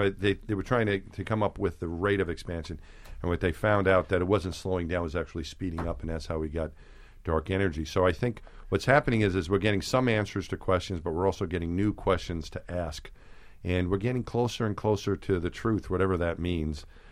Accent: Long Island, New York, United States; But as growing up in Long Island, it never seemed like a real option to become an astronaut.

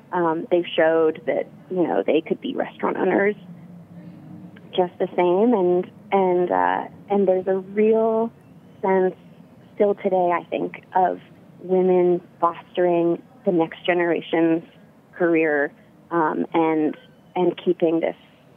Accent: Berkeley, California, United States; It's funny, I was born in Berkeley and grew up here.

